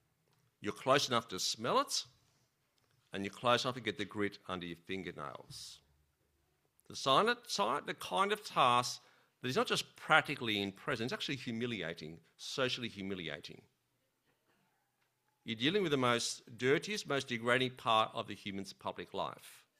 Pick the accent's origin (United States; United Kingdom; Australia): Australia; But as an Aussie, it's hard for us to grasp this sense